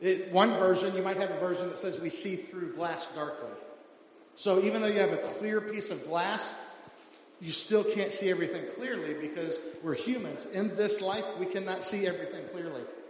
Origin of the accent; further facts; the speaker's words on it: Florida, United States; I grew up in Florida, so we had fire ants.